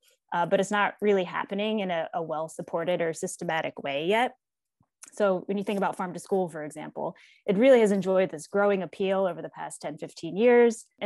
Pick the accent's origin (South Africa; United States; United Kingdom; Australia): United States; Pennsylvania; I moved to Philadelphia. I'm from Pennsylvania and wanted to be closer to my family